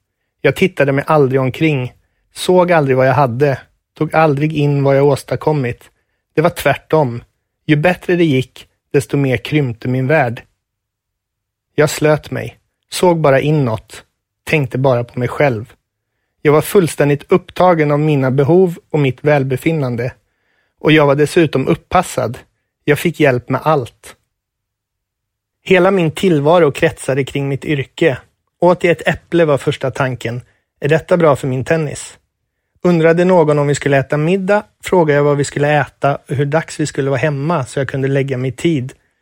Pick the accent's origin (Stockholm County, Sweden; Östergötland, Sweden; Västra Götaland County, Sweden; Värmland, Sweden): Västra Götaland County, Sweden; Tibro; Jag var ju han från Tibro som var duktig på tennis.